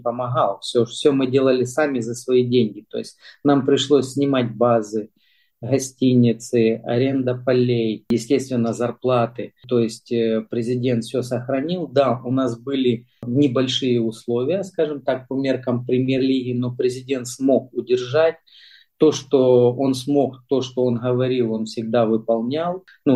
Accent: Donetsk, Donetsk Oblast, Ukraine; Да, я сам из Донецка, я как раз родился и вырос вот именно в районе, микрорайон Октябрьский такой называется.

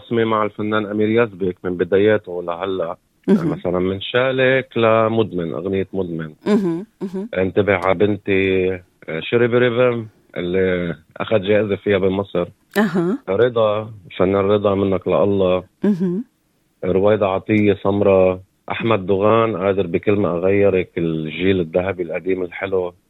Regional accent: Palestine; now in Australia; وأنا كفلسطيني ما إلي بلد، فهوني أستراليا هلا هي بلدي وبعتبرها بلدي.

